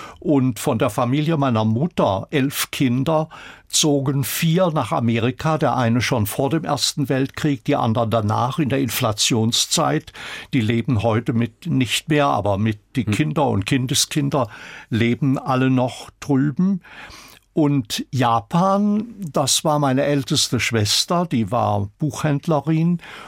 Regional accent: Freiburg, Baden-Württemberg, Germany; born there; also 31, bin ich geboren in Freiburg.

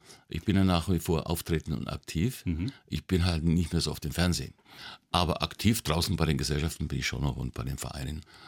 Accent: Bavaria, Germany; Aber aufgewachsen bin ich in der Südstadt, in Falkenheim.

